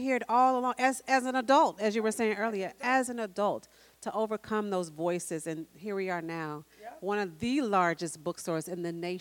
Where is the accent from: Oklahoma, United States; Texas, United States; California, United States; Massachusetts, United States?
Oklahoma, United States; Tulsa; I'm from Tulsa, Oklahoma, and never was taught about Black Wall Street, and Black Wall Street was 2 miles from my home.